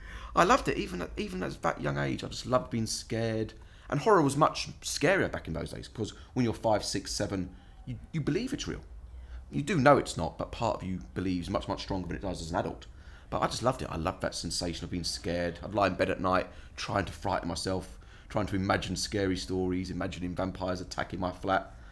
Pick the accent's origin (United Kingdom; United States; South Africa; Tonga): United Kingdom; London; also born or lived in Ireland; I'm from London. I was born in St. Thomas's. I lived in the Elephant and Castle when I was younger. Then I moved to Ireland, actually, as a child, because my family were Irish.